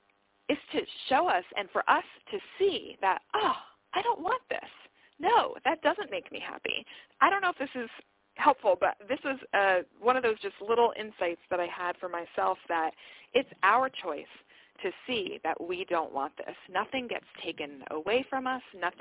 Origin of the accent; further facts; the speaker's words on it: Florida, United States; now in New Jersey, United States; I grew up in the Florida Keys and have always sort of held this rosy glass, you know, glasses, looking like, oh, you know, I'm a displaced Floridian living in New Jersey